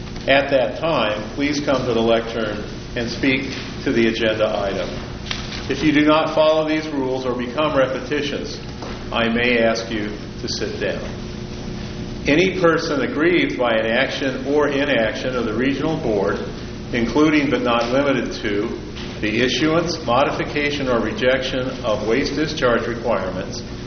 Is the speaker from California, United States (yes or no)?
yes; Bishop, California, United States; I'm from Bishop, and I am the chair.